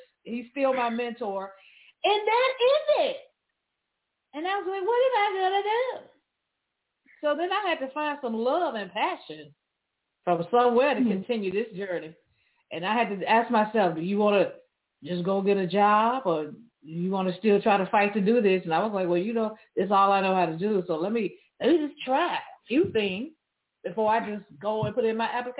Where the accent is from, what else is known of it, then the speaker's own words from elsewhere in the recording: Memphis, Tennessee, United States; I grew up in Memphis, Tennessee. You know, my daddy was a preacher, had to be at church 5 days a week, you know, and everybody in Memphis sang.